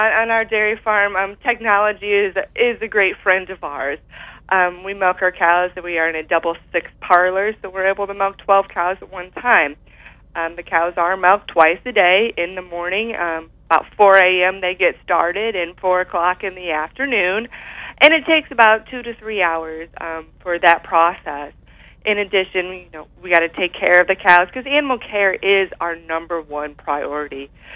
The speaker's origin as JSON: {"language": "English", "town": "Pontiac", "region": "Illinois", "country": "United States", "said": "I am, like you mentioned, I am from Pontiac, Illinois. And in addition to my family having a dairy and grain farm here"}